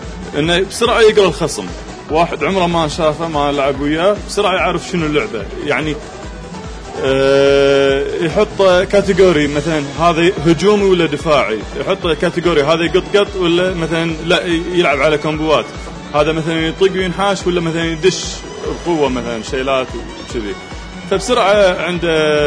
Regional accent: Kuwait; مشكلتنا إحنا بس من الكويت قلت لك ما عندنا إكسبرينس

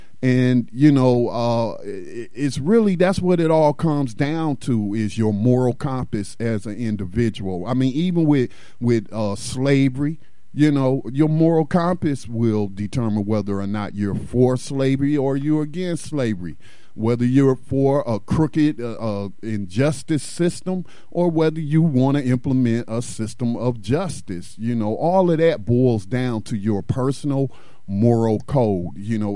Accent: North Carolina, United States; I'm really going to be focusing on my home state of North Carolina, where I live, as we are impacted by a lot of things here.

